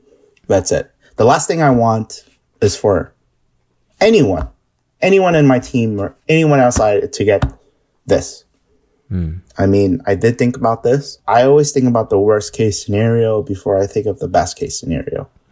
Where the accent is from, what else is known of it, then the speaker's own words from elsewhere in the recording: New York, United States; as a New Yorker, we were just on Caviar while we were doing normal operations.